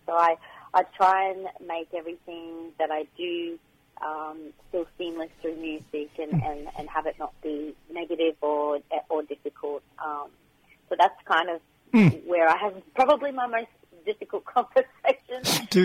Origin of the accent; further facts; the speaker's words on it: Northern Territory, Australia; a proud Kukunyalanji and Wakaman woman. I originate, obviously, born and bred in the Northern Territory on Larrakia Nation land. So that's where all my family reside. But North Queensland is where all my blood is as well.